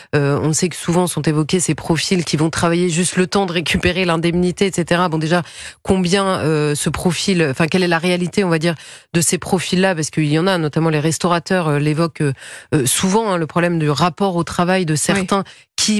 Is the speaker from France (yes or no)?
yes; France; Je le dis en tant que Française